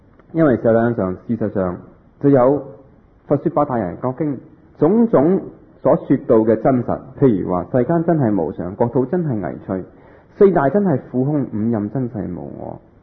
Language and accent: Cantonese; Hong Kong; 我们香港人经常都有句说话